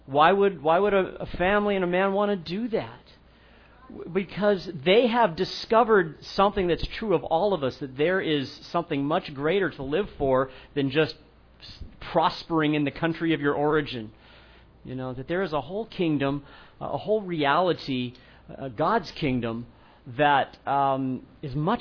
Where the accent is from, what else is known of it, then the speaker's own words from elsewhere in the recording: United States; I love being an American. I love our country.